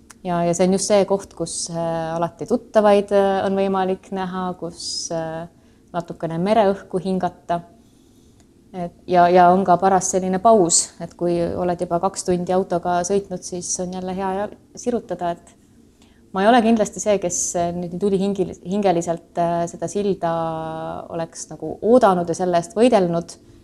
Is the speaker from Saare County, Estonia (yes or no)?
yes; Saare County, Estonia; Ma ütlen, et ma olen Eestist ja ma alati täpsustan siis, et ma olen Saaremalt, mis on Eesti kõige suurem saar.